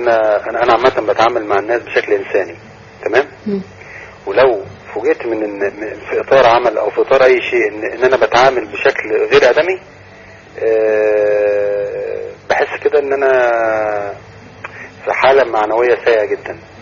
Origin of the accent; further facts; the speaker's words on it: Egypt; فانا شايف ان التسامح مش بقضية كبيرة عندنا في مصر.